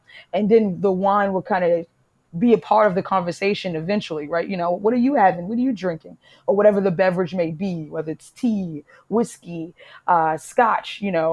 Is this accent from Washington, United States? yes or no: no; New York City, New York, United States; And so I'm from Harlem, just being uptown, spending time on Arthur Avenue and having seafood in the streets